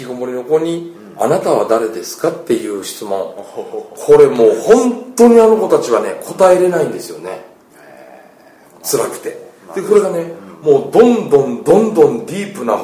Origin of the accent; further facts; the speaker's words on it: Mie, Japan; 俺三重県の人間ですとか言ったら